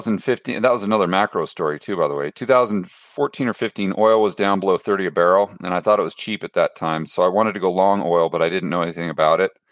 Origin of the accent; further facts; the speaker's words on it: Portland, Oregon, United States; now in Phoenix, United States; born and raised in Portland, Oregon. And then I moved down to Phoenix in the early 90s.